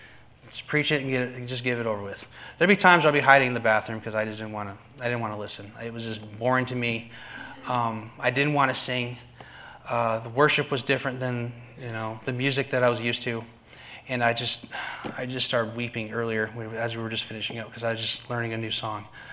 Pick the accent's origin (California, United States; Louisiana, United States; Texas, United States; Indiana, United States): Texas, United States; San Antonio; moved away; So I graduated 2006, and I decided to move out of Texas. I grew up in San Antonio, moved out, and met with my dad, who was at that point Army, over in Fort Meade.